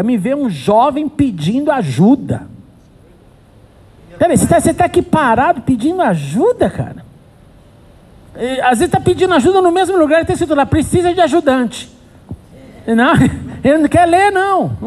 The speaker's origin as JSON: {"language": "Portuguese", "region": "São Paulo", "country": "Brazil", "said": "Eu falei, não, eu sou de São Paulo."}